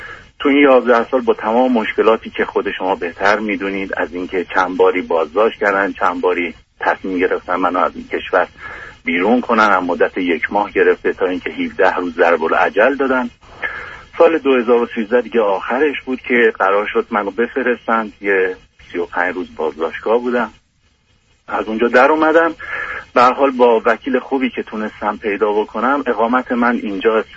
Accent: Iran; moved away as an adult; now in Canada; در سن 24 سالگی 25 سالگی حدودا از ایران در اومدم، رفتم در یک کشور اروپایی به صورت پناهنده غیر قانونی وارد شدم.

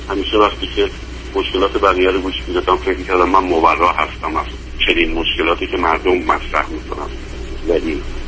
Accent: Iran; moved away as an adult; now in United States; حدود 8 ساله که به اتفاق همسرم ما از ایران آمدیم به امریکا. من 53 سالمه

